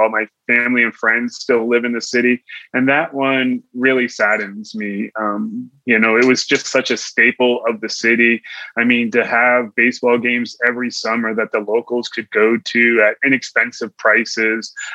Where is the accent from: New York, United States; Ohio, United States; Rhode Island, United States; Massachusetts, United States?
Rhode Island, United States; Pawtucket; my dad was born and raised in Pawtucket, Rhode Island. He still lives there. Literally, my parents still live in the same house that I grew up in, and that was the house my dad grew up in.